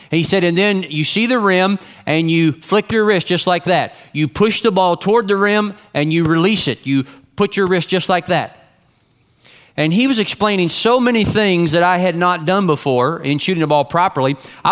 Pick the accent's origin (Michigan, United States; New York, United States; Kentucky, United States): Kentucky, United States; But I'm from Kentucky. We don't know much about football there.